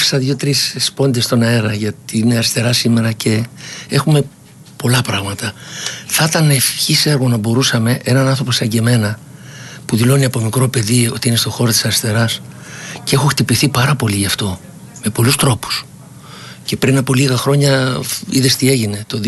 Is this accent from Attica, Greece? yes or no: yes; Nikaia, Attica, Greece; born there; γεννήθηκα στην Κοκκινιά από πρόσφυγες γονείς, τουλάχιστον πλευρά της μητέρας μου, σε μια εργατούπολη που ζούσαν βιοπαλαιστές, δεν ήθελα να μείνω εκεί